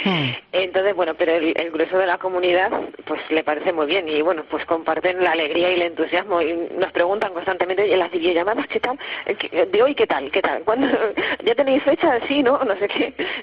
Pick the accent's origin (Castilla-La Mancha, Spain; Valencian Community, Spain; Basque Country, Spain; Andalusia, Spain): Castilla-La Mancha, Spain; Ciudad Real; Nosotros somos de Ciudad Real.